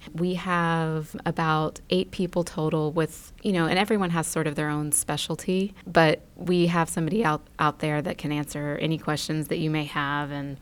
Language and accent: English; Lexington, Kentucky, United States; I actually flew in from Austin last night, but yes, I'm from Lexington.